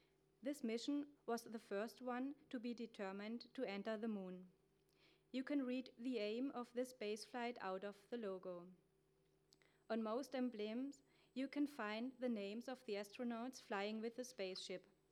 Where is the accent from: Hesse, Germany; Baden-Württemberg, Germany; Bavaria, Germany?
Hesse, Germany; Darmstadt; In Darmstadt, my hometown, you can find a tourist office called Tom's Flugreisen.